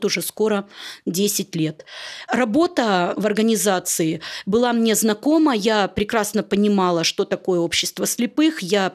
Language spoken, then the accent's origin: Russian; Moldova; now in Omsk, Russia; Я родилась в Молдавии, мои мама и папа работали на предприятии Молдавского общества слепых.